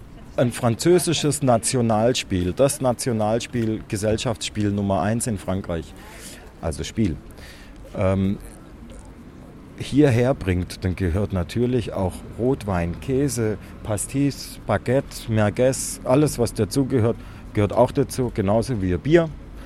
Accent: Reutlingen, Baden-Württemberg, Germany; ich komme ja ursprünglich aus Reutlingen, das ist nicht so weit weg.

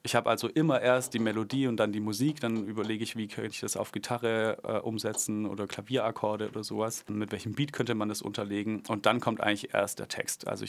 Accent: Schwäbisch Hall, Baden-Württemberg, Germany; Also ich bin in Schwäbisch Hall geboren, ich bin in Steinbach aufgewachsen. Genau, habe deshalb eine lange Schwäbisch Haller Geschichte.

